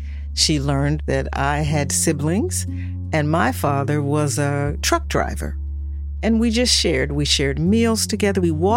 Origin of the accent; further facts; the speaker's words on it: Cleveland, Ohio, United States; I grew up in Cleveland, Ohio, and I grew up on the east side of Cleveland, which is an all-Black community.